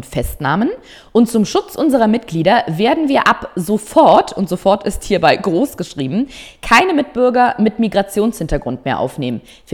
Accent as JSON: {"language": "German", "region": "Berlin", "country": "Germany", "tie": "born there", "said": "ich bin in Berlin geboren, meine Mutter ist in Deutschland geboren, mein Vater, gut, der kommt aus Afghanistan. Ich habe einen deutschen Pass, einen deutschen Personalausweis"}